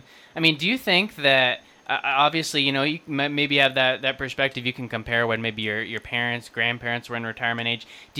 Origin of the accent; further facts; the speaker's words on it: Wichita, Kansas, United States; You know, I grew up in Wichita, always kind of been interested in Southeast Kansas, ended up coming down here.